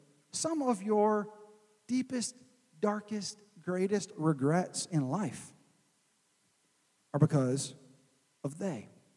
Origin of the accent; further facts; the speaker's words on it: Florence, South Carolina, United States; I grew up in Florence, South Carolina, and I went to First Baptist Church in Florence, South Carolina.